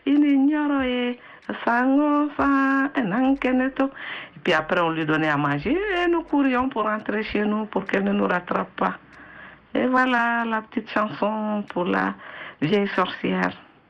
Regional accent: Senegal; now in France; Je suis originaire du Sénégal, Mali pour ma mère et Sénégal pour mon père.

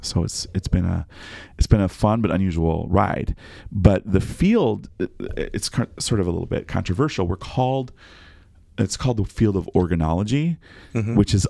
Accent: Iowa, United States; So I'm from the Midwest. I grew up in Iowa and then I went to the University of South Dakota.

